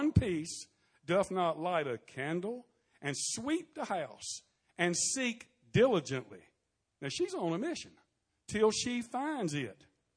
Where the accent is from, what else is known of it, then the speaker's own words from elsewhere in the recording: Wilson, North Carolina, United States; I remember as a little boy growing up on Winoka Road here in Wilson